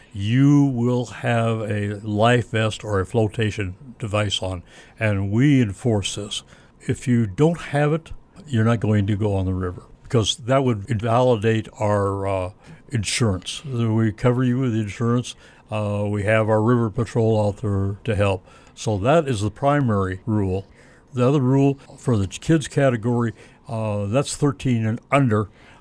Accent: Hannibal, Missouri, United States; born there; Oh, I was born on the Mississippi. I was born in Hannibal. So I've been on the river most of my life.

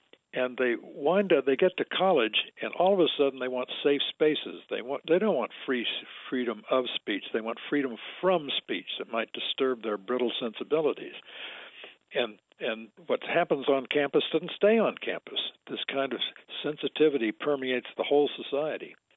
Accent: Champaign, Illinois, United States; Growing up in Champaign, I grew up midway between Chicago and St. Louis.

